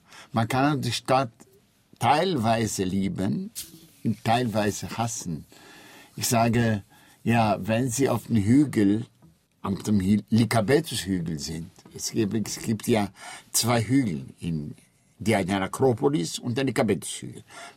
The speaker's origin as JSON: {"language": "German", "region": "Istanbul", "country": "Turkey", "tie": "born or raised there", "said": "Also meine Heimatstadt ist Istanbul. Wenn man mich fragt, woher kommen Sie? Ich sage immer, ich bin Istanbuler. Aber die Türkei ist nicht meine Heimat. Denn ich bin zu einer Zeit geboren und aufgewachsen in Istanbul"}